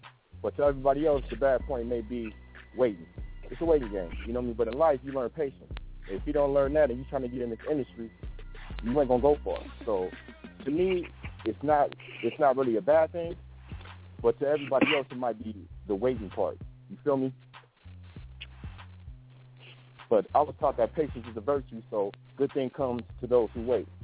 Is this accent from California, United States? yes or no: yes; California, United States; Like I told you, I'm from California.